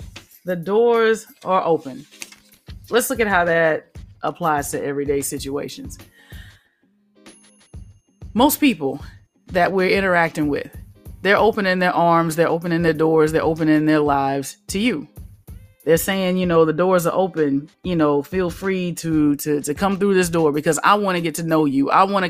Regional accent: Alabama, United States; So I grew up in the South. Alabama, to be precise. And I can remember, you know, as a kid going to church with my mom, with my grandparents

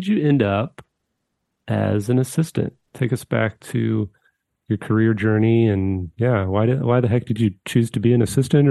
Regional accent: Missouri, United States; my home state of Missouri

